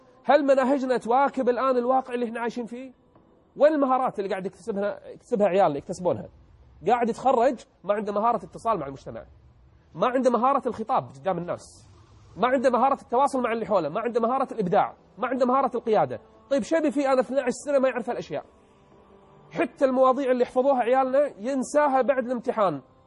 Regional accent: Kuwait; معدل النجاح عندنا بالكويت فوق 90%،

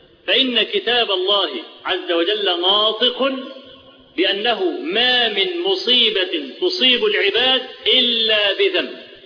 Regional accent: Egypt; في الزلزال اللي حصل في مطلع سنة 90 عندنا في مصر

